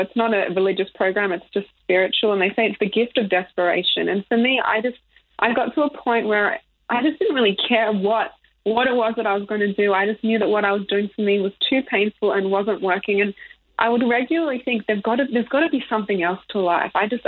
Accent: Melbourne, Victoria, Australia; I grew up in Melbourne

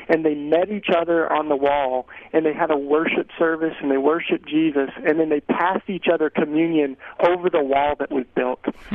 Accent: United States; my ultimate allegiance is not just as an American

